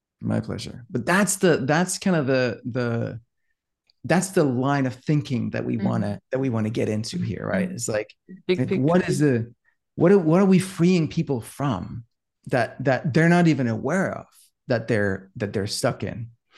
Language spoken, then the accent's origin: English; Denmark; English is a second language; moved away as an adult; now in United States; when I grew up in Denmark, moved to the US when I was about 25, right?